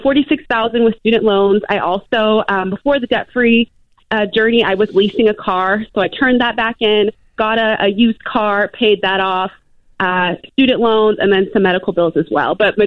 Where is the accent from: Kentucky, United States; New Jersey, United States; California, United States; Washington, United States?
California, United States; now in Phoenix, United States; So right now I live in Phoenix, so covering a lot of the Phoenix Suns who are doing really well, but I'm originally from California